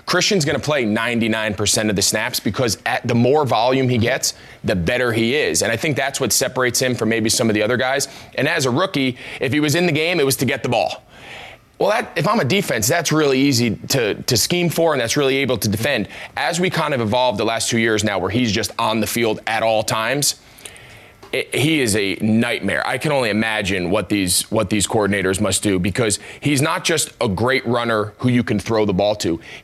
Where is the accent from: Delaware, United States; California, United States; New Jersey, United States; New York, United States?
New Jersey, United States; I grew up in New Jersey.